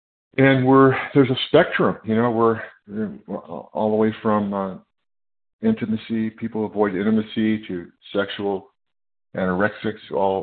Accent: California, United States; I'm from California.

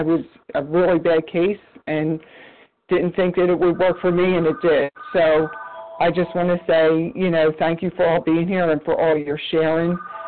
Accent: Medford, New Jersey, United States; from Medford, New Jersey.

